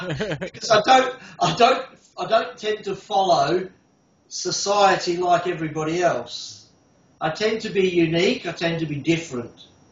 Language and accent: English; England, United Kingdom; now in Adelaide, Australia; And I guess being English myself, I resonated with him. I saw him here in Adelaide.